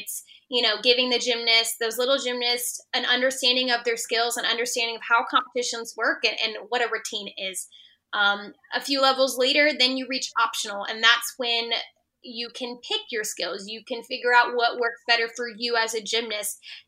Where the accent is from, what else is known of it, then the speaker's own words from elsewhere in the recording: Texas, United States; considering, you know, I'm a Texan, I loved that.